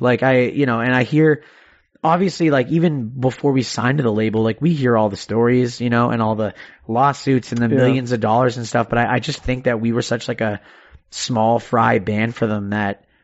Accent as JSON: {"language": "English", "country": "Canada", "said": "You know, it might just be the fact that I'm Canadian"}